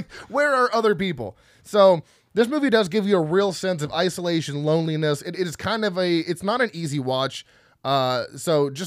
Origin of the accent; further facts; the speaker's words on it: United States; I'm an American. I don't have Japanese heritage.